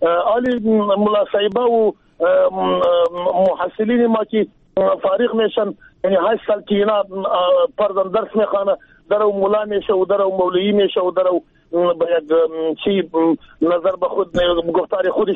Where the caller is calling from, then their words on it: Jowzjan, Afghanistan; پشتون هستم از جوزیان.